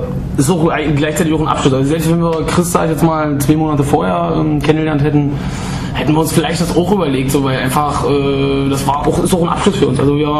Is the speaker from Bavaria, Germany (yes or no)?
no; Berlin, Germany; born there; now in Magdeburg, Germany; ich bin auch ein Original-Berliner. Ich bin in Pankow geboren, habe jetzt vor nur anderthalb Jahre oder zwei Jahre verlebt, aber nee, ich bin Magdeburger schon.